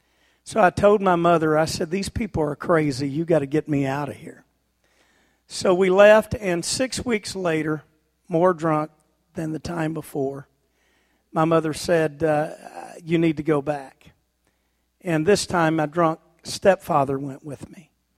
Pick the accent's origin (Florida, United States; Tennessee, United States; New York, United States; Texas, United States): Texas, United States; now in Alaska, United States; I'm from Texas, and was real disappointed when I finally arrived in Alaska.